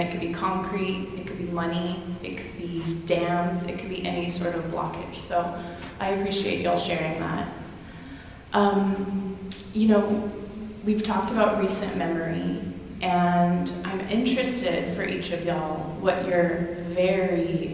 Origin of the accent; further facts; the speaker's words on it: Navajo Nation, United States; You know, as was mentioned, I'm from the Navajo Reservation, Western Side, Best Side.